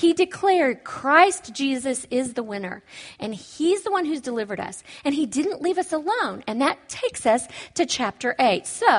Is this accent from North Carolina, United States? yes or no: no; Oklahoma, United States; but I'm from Oklahoma. There's only two major universities there.